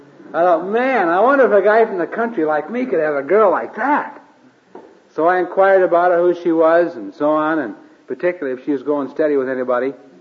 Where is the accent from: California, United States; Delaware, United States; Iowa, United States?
Iowa, United States; I grew up and out in Iowa, in the corn state. You can probably tell I'm corn-fed. Grew up on a farm out there.